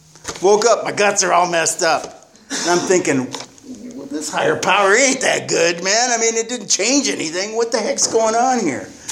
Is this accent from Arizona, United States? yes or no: yes; Phoenix, Arizona, United States; where we were raised in Phoenix in the 70s, my dad had Wally